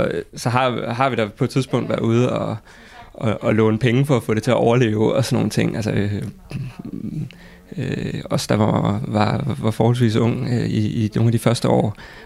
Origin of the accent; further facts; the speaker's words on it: Thy, North Denmark Region, Denmark; Det er der også noget af det, der er med til at gøre mig stolt af, hvor jeg kommer fra, at der faktisk er plads til at lave sådan noget som live i Thy, selvom det er langt væk fra alting, siger folk.